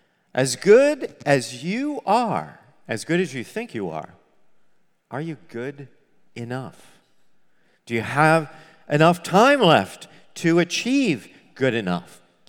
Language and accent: English; New Jersey, United States; I am Italian, and I'm from New Jersey, and I watched The Sopranos.